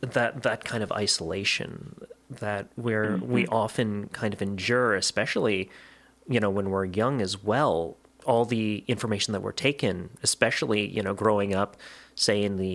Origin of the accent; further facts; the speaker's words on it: Canada; being a Canadian